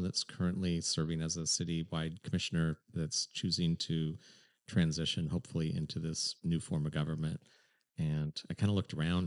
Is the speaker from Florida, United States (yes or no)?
no; Portland, Oregon, United States; I was born in District 2. I went to Alameda for kindergarten. And then I ended up in North Portland and went to Roosevelt for high school.